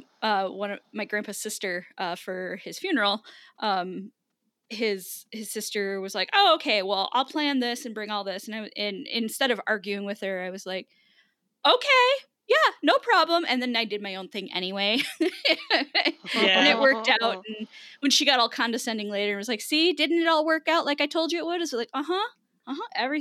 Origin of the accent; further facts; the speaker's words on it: United States; But also, as an American, I can't even, that whole plane.